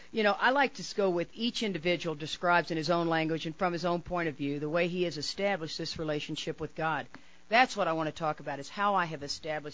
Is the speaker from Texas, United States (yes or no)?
yes; Texas, United States; I am from Texas. My layer is a shirt and a bra.